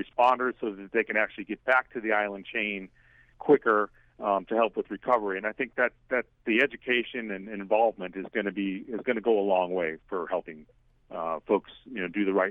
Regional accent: Midwest, United States; I'm from the Midwest originally, but when I was young, we would try to drive somewhere around the country during the summer on a family vacation.

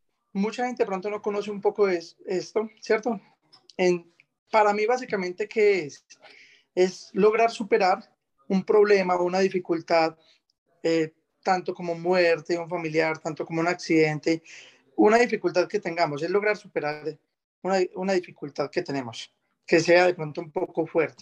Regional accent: Granada, Antioquia, Colombia; now in Medellín, Colombia; yo soy oriundo del pueblo de Granada, vivo actualmente en Medellín. Soy comerciante

